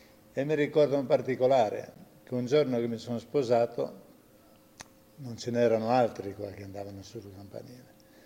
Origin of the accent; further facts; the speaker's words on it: Rocchetta Vara, Liguria, Italy; Sono di Rocchetta Vara.